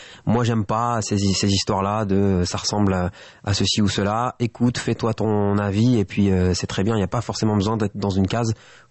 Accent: Lille, Hauts-de-France, France; Je viens de Lille, donc tu vois, c'est vite fait.

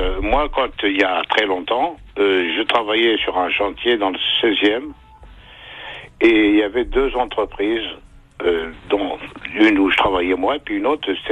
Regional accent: Algeria; je suis algérien.

